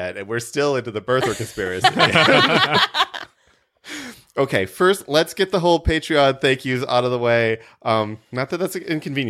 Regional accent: Midwest, United States; I grew up in the Midwest playing Yahtzee.

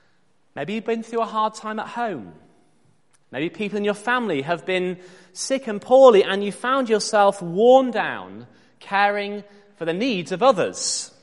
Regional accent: York, Yorkshire and the Humber, United Kingdom; now in Leeds, United Kingdom; Now, I grew up in York, in the Vale of York. And you can cycle for miles in York and have practically no hills whatsoever.

